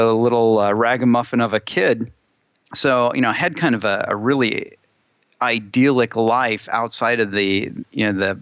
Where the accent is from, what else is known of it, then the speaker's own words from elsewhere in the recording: Elkville, Illinois, United States; also born or lived in Phoenix; I grew up in southern Illinois, in a really tiny town called Elkville